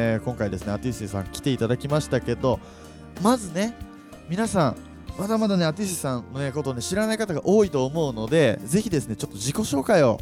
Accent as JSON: {"language": "Japanese", "town": "Iwata", "region": "Shizuoka", "country": "Japan", "said": "僕横その横の岩田市ってところなんですよ。"}